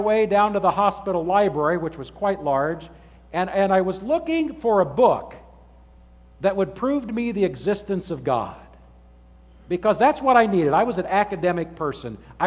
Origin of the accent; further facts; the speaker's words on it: Logansport, Indiana, United States; I grew up in Logansport. At Logansport, you're either Catholic or something else.